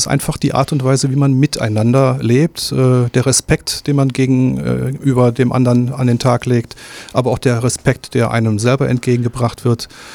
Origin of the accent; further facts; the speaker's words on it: Rostock, Mecklenburg-Vorpommern, Germany; dass meine Heimatstadt, meine Hansestadt Rostock auch als Partner in der Welt zur Verfügung steht